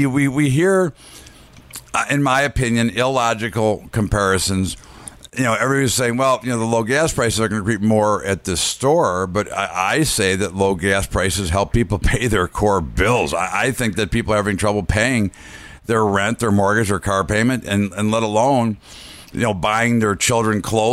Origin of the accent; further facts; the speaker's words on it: United States; I mean, I'm a big fan, right? I'm an American.